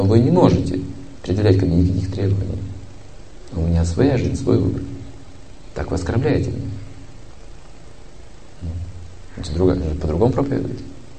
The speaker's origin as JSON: {"language": "Russian", "country": "Russia", "said": "Мы же русские, мы же по-русски"}